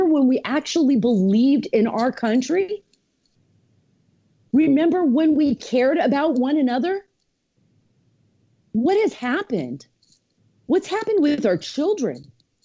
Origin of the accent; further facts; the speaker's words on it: Washington, D.C., District of Columbia, United States; Washington, D.C., my hometown, Washington, D.C., and, you know, Virginia.